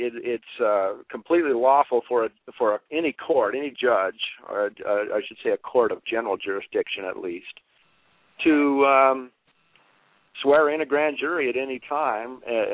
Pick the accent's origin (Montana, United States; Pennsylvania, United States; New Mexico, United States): Montana, United States; Montana is one of them, my home state